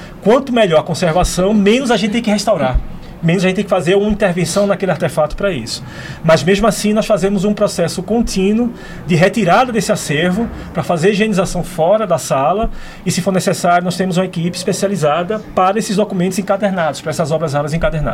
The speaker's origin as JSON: {"language": "Portuguese", "town": "Recife", "region": "Pernambuco", "country": "Brazil", "tie": "born or raised there", "said": "uma franco-brasileira nascida em Recife, que é a minha terra."}